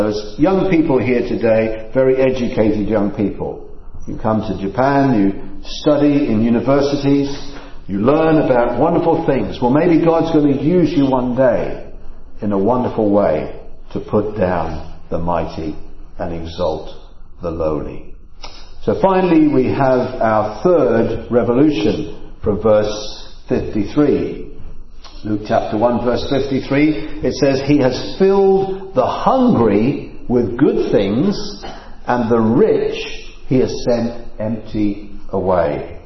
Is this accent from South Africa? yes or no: no; England, United Kingdom; Now, I come from England, and I can only speak about the history of the UK